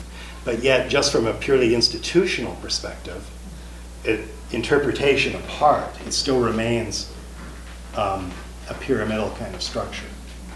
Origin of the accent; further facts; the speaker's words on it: Canada; I'm a Canadian